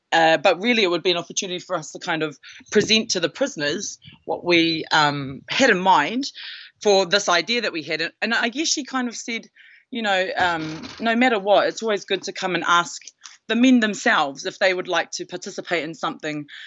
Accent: New Zealand; Oh, well, I'm Ngāti Hine, Ngāti Kahungungu ki Wairua, Rongo Mai Wahine, and Waikato Pānui.

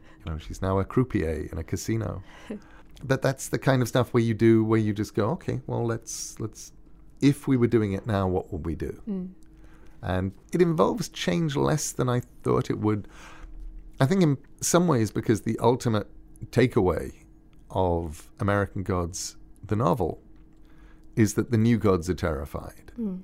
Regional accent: England, United Kingdom; now in United States; When I moved to America, being English, I thought I understood the cold.

